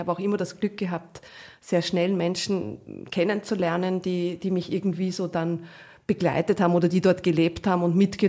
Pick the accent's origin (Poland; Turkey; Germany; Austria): Austria; Salzburg; Salzburg ist meine Heimatstadt. Ja. In Salzburg bin ich geboren, da bin ich in die Schule gegangen. Und da bin ich groß geworden